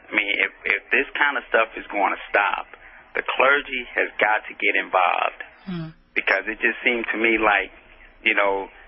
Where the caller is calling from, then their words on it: New Orleans, Louisiana, United States; You know, I'm calling from New Orleans, and I'm calling about this latest shooting down here.